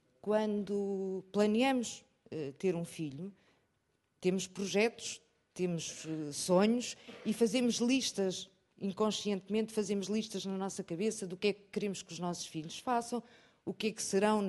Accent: Castelo Branco, Centro, Portugal; venho de Castelo Branco e acho que valeu muito a pena fazer 500 quilómetros

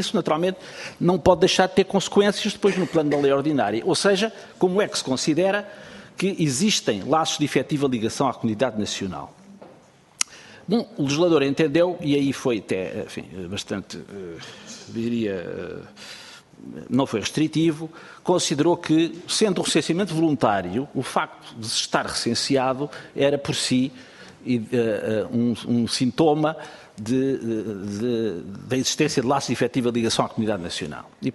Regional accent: Lisbon, Portugal; born there; Eu também nasci em Lisboa, mas não exerço os meus direitos cívicos em Lisboa. Exerço no Conselho de Sintra, que é onde resido, não sou menos lisboeta por isso.

